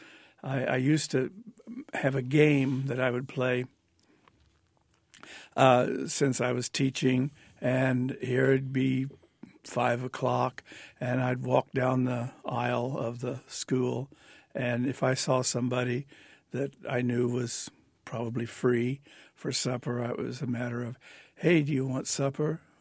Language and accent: English; United States; Well, only because we have as American cooks, we have adapted to doing stir fry.